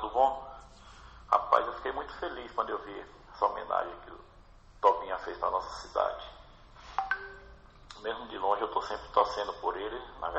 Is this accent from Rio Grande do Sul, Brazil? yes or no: no; Conceição do Coité, Bahia, Brazil; moved away; Todos nós que saímos de Coité para tentar a sorte, né?